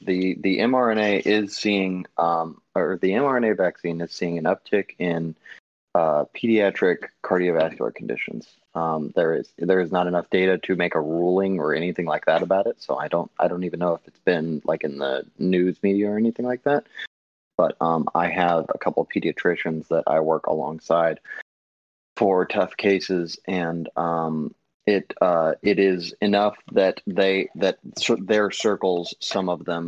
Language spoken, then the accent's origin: English; Atlanta, Georgia, United States; I'm from North Atlanta, so I'm in Georgia. Georgia is a southeastern state.